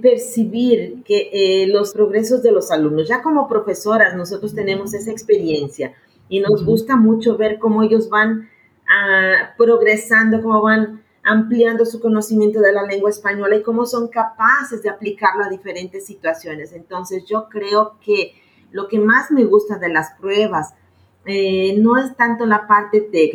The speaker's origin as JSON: {"language": "Spanish", "country": "Mexico", "moved": "as an adult", "lives_now": "Brazil", "said": "yo soy mexicana, radico en Brasil desde hace poco más de 25 años."}